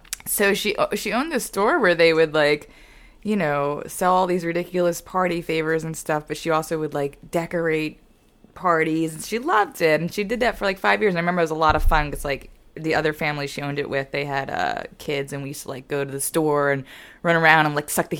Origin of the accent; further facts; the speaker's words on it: New York, United States; So that kind of got me a little bit in a mode that's different from growing up in New York. And then I moved here.